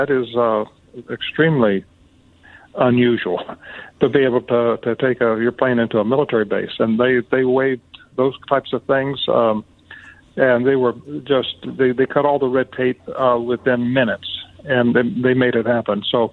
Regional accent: United States; not because I'm an American or my father was a famous evangelist.

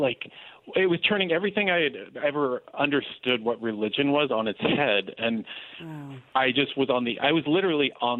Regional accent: Dallas, Texas, United States; Because I grew up Catholic in Dallas. I went to Jesuit schools my whole life.

